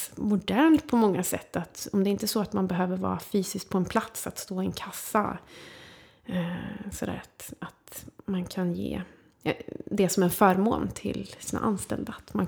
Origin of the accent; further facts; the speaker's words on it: Karlstad, Värmland, Sweden; Lite som Karlstad, där jag kommer ifrån.